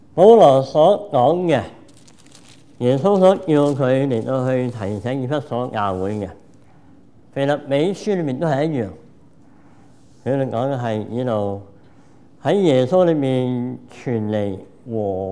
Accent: Hong Kong; now in Canada; 我哋無論係我哋嚟自香港嘅移民，我哋今日喺加拿大呢個地方

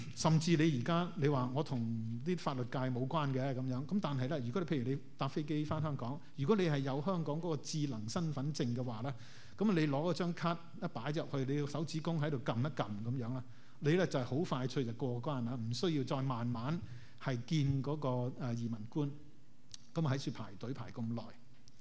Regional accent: Guangdong, China; 属性呢就不是我们广东人那个属性

